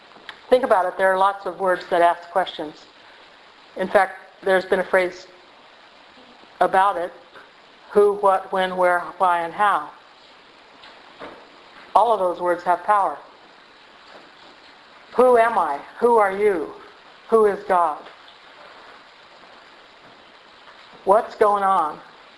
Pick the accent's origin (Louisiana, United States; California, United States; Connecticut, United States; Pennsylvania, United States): California, United States; Bakersfield; And we grew up in Bakersfield.